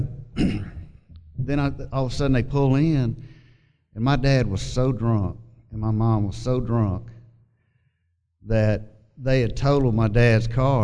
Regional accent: Las Vegas, Nevada, United States; born there; I was born in Las Vegas, Nevada. My dad was a fighter pilot in the Air Force, and we used to move around a lot.

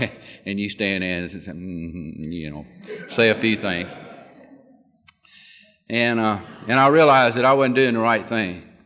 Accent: Georgia, United States; born there; I was born outside of Columbus, Georgia, in a rural atmosphere.

